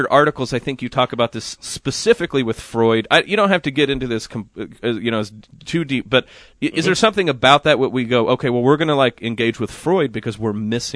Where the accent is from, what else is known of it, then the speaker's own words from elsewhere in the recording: Oklahoma, United States; I remember growing up in Oklahoma and hearing an offal with a thick Southern Oklahoman accent is a wonderful word to hear.